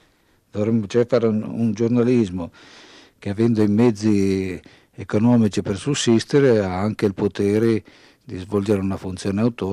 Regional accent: Piedmont, Italy; Io, essendo un piemontese

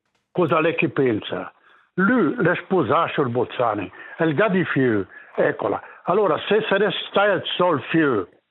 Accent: Ticino, Switzerland; mi parli come ticinese, come allevatore, come agricoltore, come membro di una società contro i lupi.

